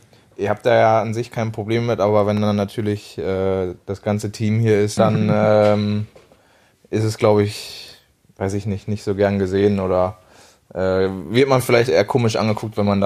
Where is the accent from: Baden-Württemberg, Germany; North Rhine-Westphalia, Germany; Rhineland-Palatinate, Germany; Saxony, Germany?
North Rhine-Westphalia, Germany; Bocholt; born there; Aber klar, gebürtig komme ich natürlich aus Bocholt.